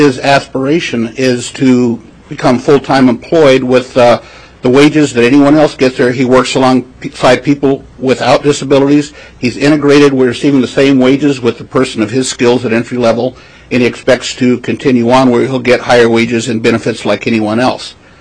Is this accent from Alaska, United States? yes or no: yes; Fairbanks, Alaska, United States; I'm from Fairbanks, Alaska.